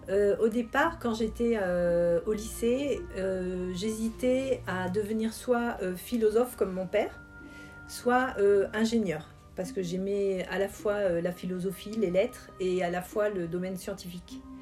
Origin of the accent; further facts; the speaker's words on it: Mali; also born or lived in Brazil / Burkina Faso; mes parents étaient enseignants coopérants, et donc j'ai grandi successivement au Brésil pendant 5 ans, au Burkina Faso pendant 6 ans et au Mali.